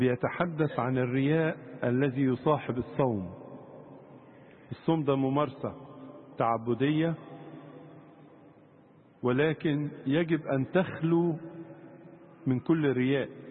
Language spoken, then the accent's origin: Arabic; Egypt; يدوبك دي كلمة احنا كمصريين نفهمها